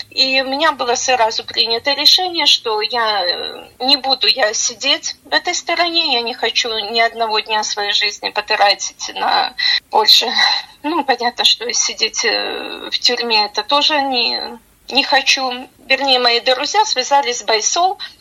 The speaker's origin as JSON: {"language": "Russian", "town": "Brest", "region": "Brest Region", "country": "Belarus", "also_born_or_lived": "Shchuchyn", "said": "В Беларуси я, как и многие белорусы, вышла на протесты в 20-м году. Сама я родом с Бреста, но вышла замуж Щучин и знаменитую Щучинщину."}